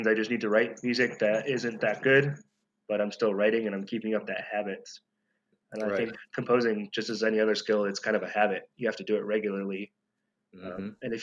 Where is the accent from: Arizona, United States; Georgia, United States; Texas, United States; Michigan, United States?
Michigan, United States; moved away; I grew up in Michigan. And so I knew nothing about Mexican folk music until I moved down here.